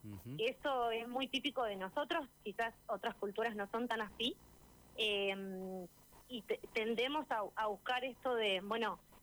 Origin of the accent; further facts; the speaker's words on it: Argentina; cómo vivimos acá, cómo somos los argentinos.